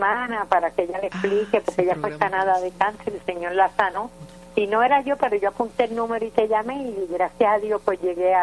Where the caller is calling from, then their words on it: Carolina, Puerto Rico; De Villa Carolina, ahí está mi doctor.